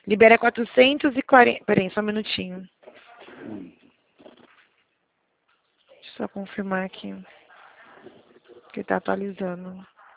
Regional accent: São Gonçalo, Rio de Janeiro, Brazil; born there; now in São Paulo, Brazil; Eu nasci em São Gonçalo, mas eu moro já no estado de São Paulo já há alguns anos.

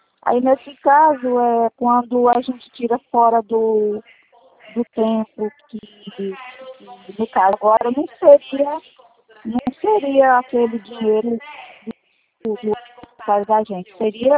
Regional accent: Guadalupe, Piauí, Brazil; born there; Guadalupe, Piauí.

